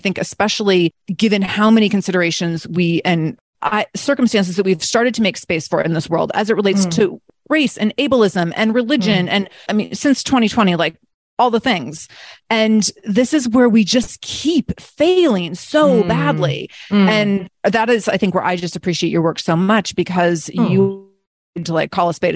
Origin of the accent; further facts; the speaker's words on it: Seattle, Washington, United States; I had you're from Portland, I'm from Seattle.